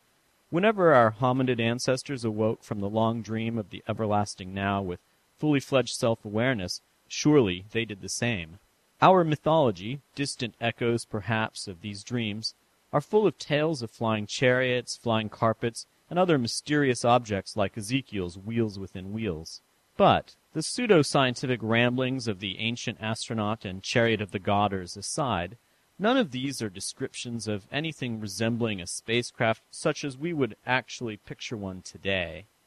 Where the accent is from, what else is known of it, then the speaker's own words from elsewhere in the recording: San Francisco, California, United States; My last installment was a bit of a travelogue as I visited my hometown of San Francisco, and then jetted off to Chicago and Notre Dame University for a conference.